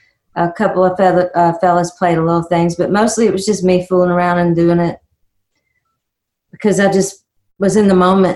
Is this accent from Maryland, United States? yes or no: no; Frankville, Alabama, United States; Well, I mean, I grew up in Frankville, Alabama, and there's nothing there. Absolutely nothing there but woods. And Blacktop Highway.